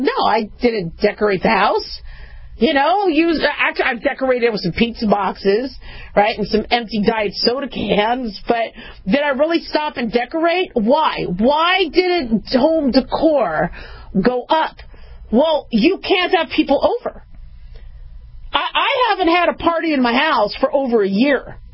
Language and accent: English; California, United States; now in Nevada, United States